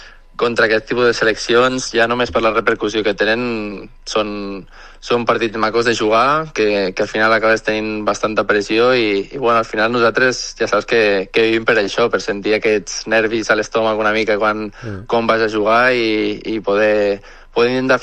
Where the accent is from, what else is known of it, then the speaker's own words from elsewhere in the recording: Vila-real, Valencian Community, Spain; Sí que et diria que estaria igualat, però al final molts dels anys que jo he sigut conscient que i de creixement els he passat allà.